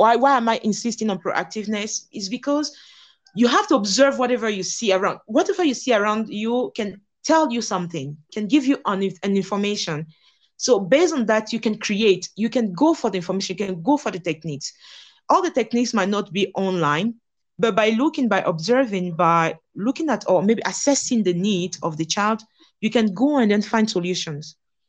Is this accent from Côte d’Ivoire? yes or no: yes; Côte d’Ivoire; first language French; English is a second language; So first of all, French is my first language. So I grew up learning it. I grew up in Cote d'Ivoire, so it's a Francophone country.